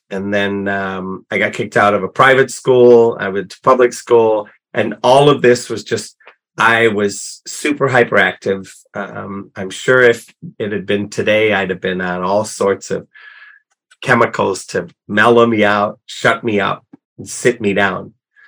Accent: England, United Kingdom; I was born and raised in England, went to a boarding school when I was 6 years old

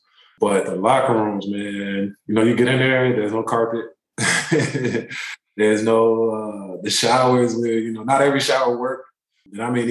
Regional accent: Washington, District of Columbia, United States; also born or lived in Turkey / Germany; But my dad, you know, he was military. My family was military. So we traveled a lot prior to us finally being stationed in D.C. I moved to D.C. when I was like 7 years old, 8 years old.

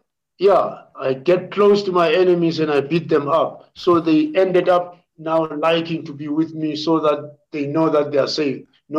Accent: Zebediela, Limpopo, South Africa; And I grew up in Zebediela among the young guys.

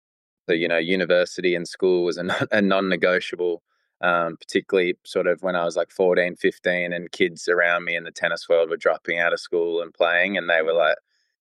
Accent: South Africa; Yeah, look, I'm born and raised in South Africa.

